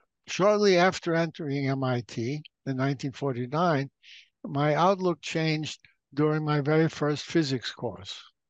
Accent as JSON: {"language": "English", "town": "New York City", "region": "New York", "country": "United States", "tie": "born or raised there", "also_born_or_lived": "Boston", "said": "Although I was born in Boston, USA in 1932, also Showa 7, Japanese, it was in New York City that I grew up and formed my view of the world."}